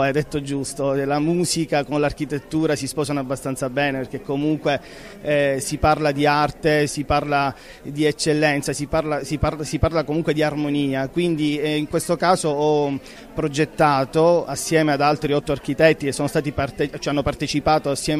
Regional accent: Sicily, Italy; now in Rome, Italy; considerando che io sono siciliano, ormai adottato da un bel po' di tempo anche da Roma, da 5 anni sono anche romano

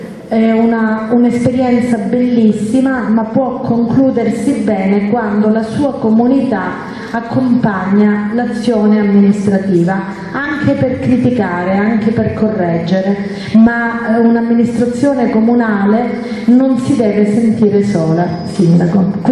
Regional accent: Calabria, Italy; io sono della Locride e li ho subiti in famiglia

